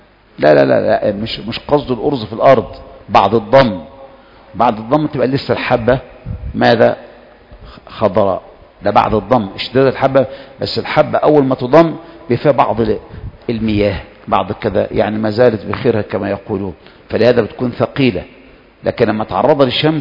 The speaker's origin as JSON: {"language": "Arabic", "country": "Egypt", "said": "يمشي معنا كمصريين شوي"}